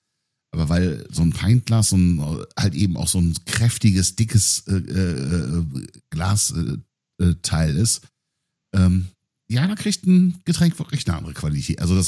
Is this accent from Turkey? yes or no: yes; Turkey; Ich bin selber Türke. Nur mal so erwähnt.